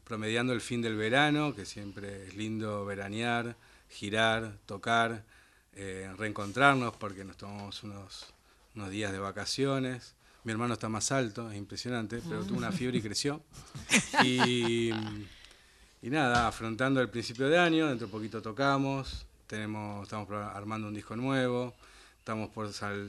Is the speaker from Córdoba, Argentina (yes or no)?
no; Almagro, Buenos Aires, Argentina; Nos criamos en Almagro, y nos gustaba mucho el rock y salir de joda